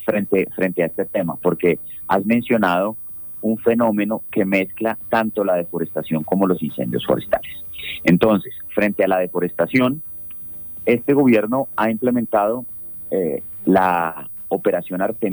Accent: Bogotá, Colombia; los que crecimos en Bogotá estamos rodeados de bosque alto andino y de páramo

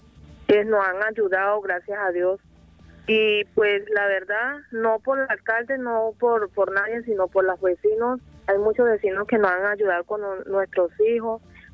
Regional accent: Venezuela; Somos como prácticamente ya como 300 venezolanos.

